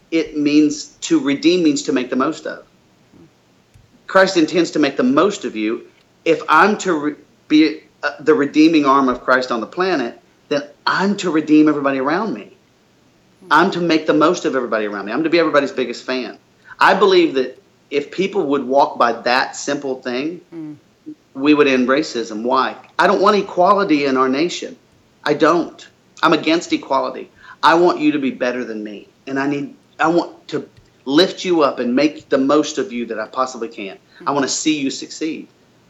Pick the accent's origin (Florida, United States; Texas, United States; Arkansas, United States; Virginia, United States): Florida, United States; in the book I talk about planting an orange tree because I'm from Florida.